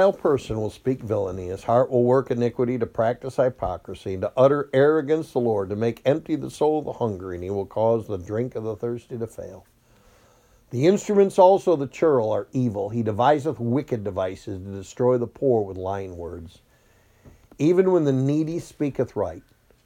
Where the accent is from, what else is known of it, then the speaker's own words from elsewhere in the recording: Machias, New York, United States; I remember them all thinking that I was from the South because I was from Cattaraugus County and I had a different accent than them. Are you from the South, they'd say? And I know I'm from Machias.